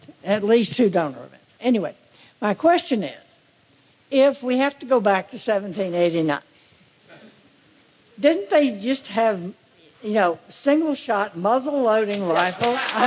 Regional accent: Austin, Texas, United States; I'm from Austin, Texas, and I'm a retired lawyer.

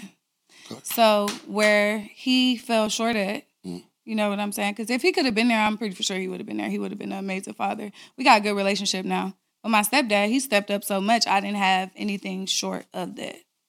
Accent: Decatur, Illinois, United States; now in Atlanta, United States; I'm from Decatur, Illinois, but I live in Atlanta.

